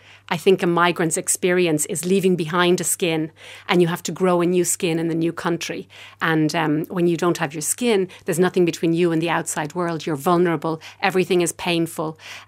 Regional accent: Ireland; The situation in Kashmir, as an Irish person, anywhere there's a border, anywhere there's a minority, I think we as Irish people will always tune in and try to understand what's going on.

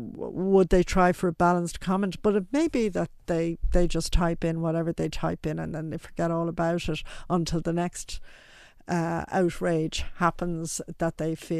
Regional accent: Dublin, Leinster, Ireland; where I grew up in Dublin

